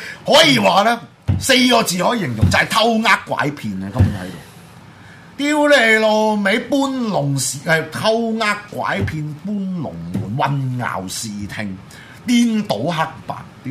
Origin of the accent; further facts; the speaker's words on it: Hong Kong; 我哋香港人一定系理解你同埋原谅你一躝入去嘅